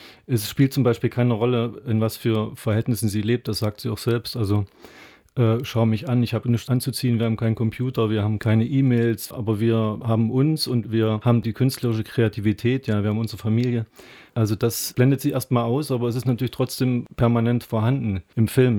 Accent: Saxony-Anhalt, Germany; Ansonsten wollte ich nun gerade mal meine Heimat verlassen. Ich komme ja aus dem Mansfelder Land und mal in einer anderen Region Filme drehen einfach.

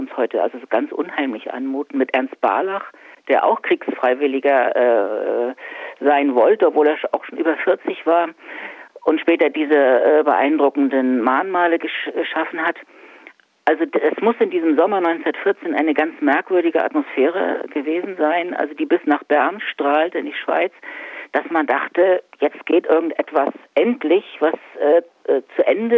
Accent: Germany; der geht noch auf meine Jugend in der DDR zurück.

